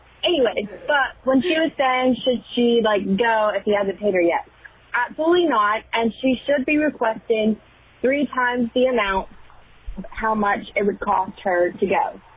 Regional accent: the South, United States; I'm also from the South.

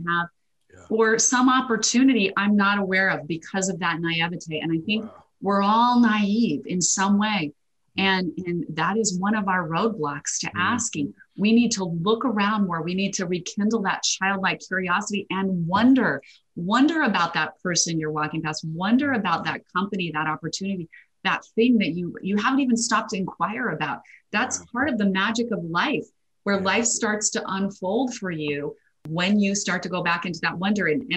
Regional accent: Idaho, United States; I'm a girl from Idaho, grew up with a lot of potatoes, but no mangoes.

